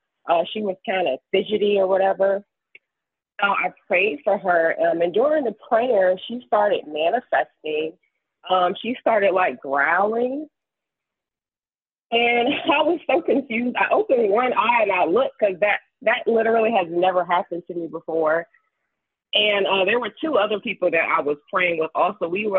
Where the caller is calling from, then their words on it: Virginia, United States; I'm calling from Virginia.